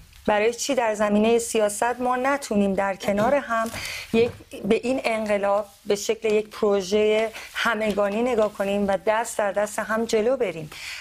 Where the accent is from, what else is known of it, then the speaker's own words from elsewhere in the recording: Belgium; من الان خودم توی یه کشوری بزرگ شدم که همه حزب ها، بلژیک معروفه به اینه که همه حزب ها و نیروهای مختلف هست